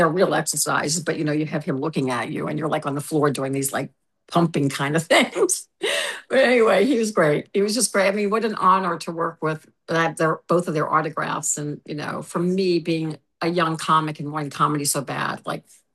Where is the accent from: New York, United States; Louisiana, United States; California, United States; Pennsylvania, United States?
Louisiana, United States; well, I was from Louisiana, and I majored in communications from Loyola, and I'm a dancer.